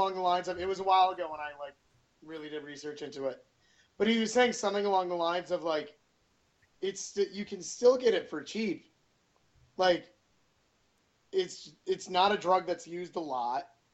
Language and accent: English; Colorado, United States; it wouldn't be that hard to figure out I'm from Colorado because I'm very proud of that fact.